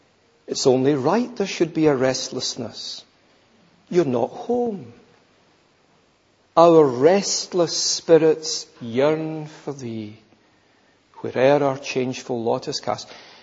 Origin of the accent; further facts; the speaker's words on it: Scotland, United Kingdom; there would be no mistaking that I'm Scottish.